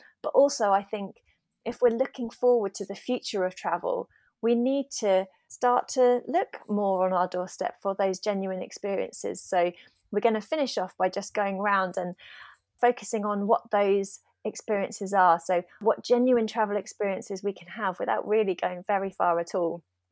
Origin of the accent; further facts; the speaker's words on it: East of England, United Kingdom; And I'm from Hertfordshire, so I haven't really moved that far, but it feels like I've moved a whole world away because living on a boat is very different from life on land.